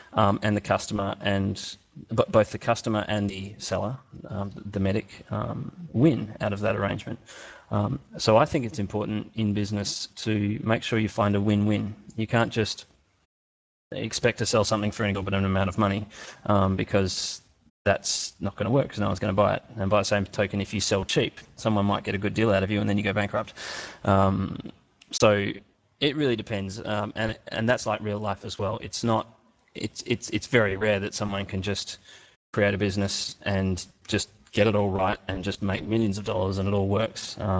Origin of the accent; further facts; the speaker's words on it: Australia; because I'm an Australian